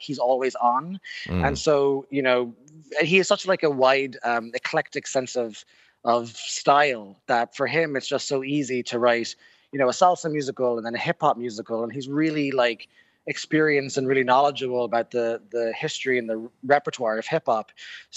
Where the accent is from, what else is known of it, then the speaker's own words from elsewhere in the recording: Ireland; it was just really amazing to be kind of welcomed as an Irishman, welcomed into that community.